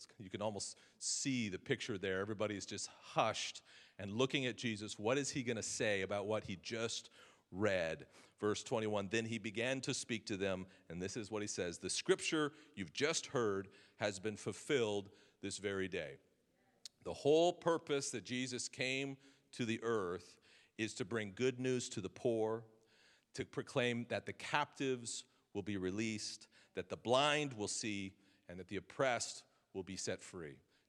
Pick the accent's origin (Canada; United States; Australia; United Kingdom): United States; I'm from America, right? We're in the land of the free, the home of the brave.